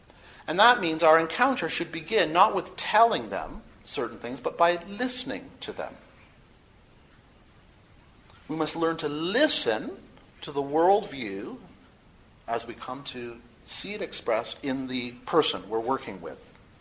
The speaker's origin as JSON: {"language": "English", "region": "England", "country": "United Kingdom", "said": "So how can I, as an English person, connect with someone who's Norwegian?"}